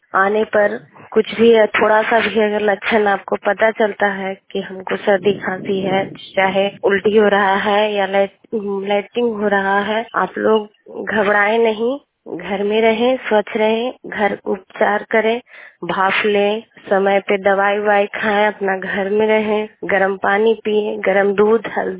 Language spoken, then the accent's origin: Hindi; Sakraura, Bihar, India; मैं सकरौड़ा के रहने वाले हूँ, जिला नालंदा के।